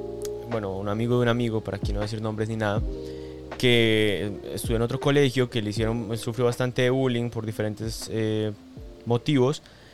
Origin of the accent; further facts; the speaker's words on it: Colombia; moved away as an adult; mi idea cuando salí de Colombia era, Dios, o sea, yo entré a la universidad, bueno, comencé a hacer un montón de cosas en Colombia